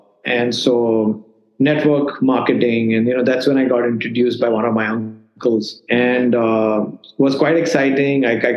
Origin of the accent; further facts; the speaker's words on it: Pune, Maharashtra, India; also born or lived in Mumbai; Started my schooling in Pune. I was born in Bombay. Mm-hmm. And so I studied at the Bishop School here in Pune.